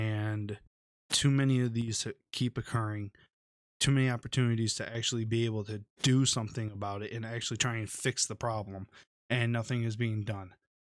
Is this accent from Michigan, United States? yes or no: yes; Michigan, United States; Recently, we did have a school shooting here in my home state of Michigan, and I knew the area quite well.